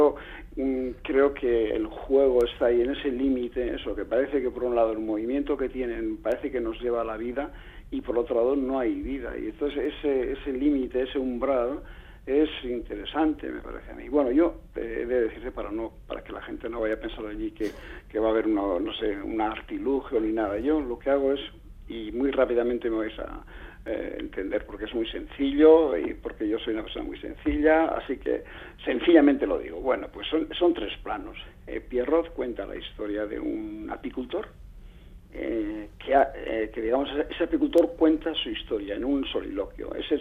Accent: Asteasu, Basque Country, Spain; un día en Asteasu, mi pueblo natal, pasaba un perro y me caí

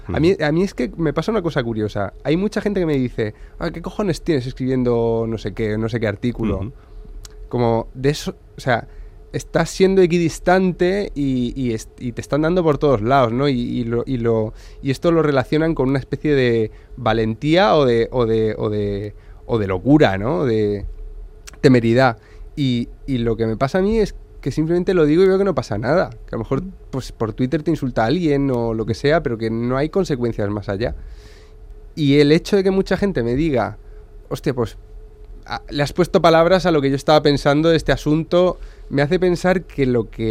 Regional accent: Murcia, Region of Murcia, Spain; yo soy de Murcia. Y en mi escuela pública en Murcia seguía habiendo un cartel arriba que ponía Escuelas Nacionales.

